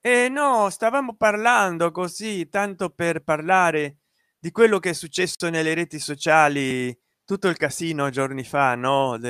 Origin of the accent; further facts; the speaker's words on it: Rome, Lazio, Italy; Mi spiace deluderti, ma sono romano di Casalpaloco.